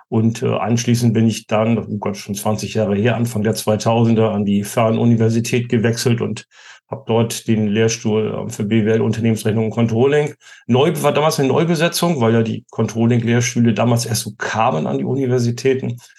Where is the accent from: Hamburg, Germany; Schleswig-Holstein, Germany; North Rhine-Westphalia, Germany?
Schleswig-Holstein, Germany; Kiel; born there; ich bin Nordlicht. Ich weiß nicht, ob man das noch hört. Ich bin in Kiel geboren und habe dort an der Christian-Albrechts-Universität Betriebswirtschaftslehre studiert